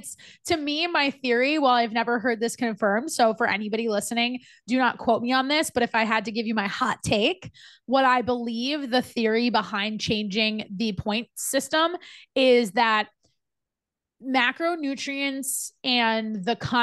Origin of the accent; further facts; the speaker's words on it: New Jersey, United States; now in Charlotte, United States; I was living in Charlotte, North Carolina. I'm from Jersey, and I was trying to meet new people.